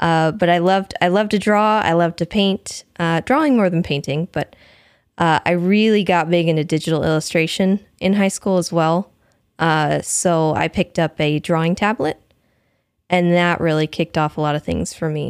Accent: Missouri, United States; now in Washington, United States; I grew up in Washington State for a long time. And then when I was about 8, I think we moved to Missouri. And I lived in Missouri for 16 years or so.

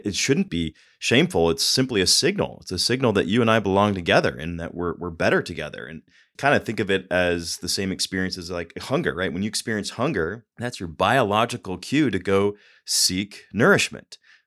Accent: Denver, Colorado, United States; also born or lived in Ohio / Atlanta; Yeah, I grew up in Denver, Colorado, went to Miami University in Ohio, and I studied entrepreneurship.

